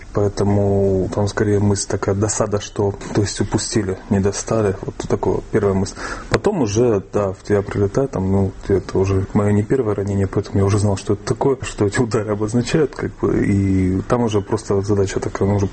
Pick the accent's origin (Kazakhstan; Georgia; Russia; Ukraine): Ukraine; Kharkiv, Kharkiv Oblast; я родился в этой стране. Ну, по сути, я вырос уже в Украине. То есть я в 90-м году пошел в школу. Все мое вот время, которое я помню, оно прошло в Украине. Я ментально себя связываю, то есть могу как-то себя ассоциировать с городом, который был в Украине, Харьков